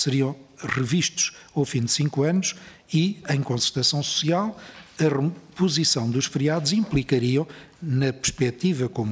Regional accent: Portugal; nós temos consciência, somos portugueses

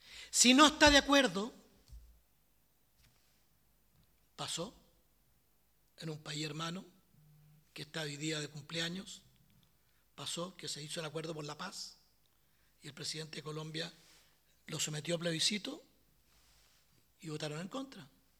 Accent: Chile; La gente tiene confianza en Chile. Es difícil, muy difícil, hablar para un chileno en el contexto latinoamericano.

